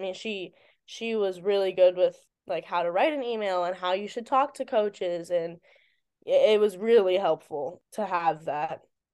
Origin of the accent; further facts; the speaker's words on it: Virginia, United States; Like it was either like a far extreme or like in DC, because I'm from Virginia.